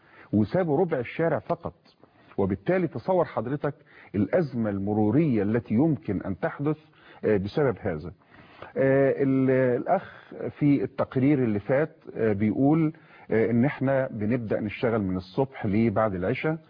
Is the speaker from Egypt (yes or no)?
yes; Egypt; احنا كمصريين